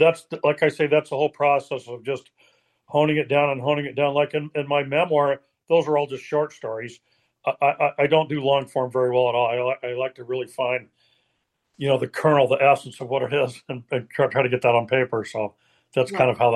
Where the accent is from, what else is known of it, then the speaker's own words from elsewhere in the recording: Colorado, United States; I grew up in Colorado, and a lot of the lifestyle there is like outdoors on weekends.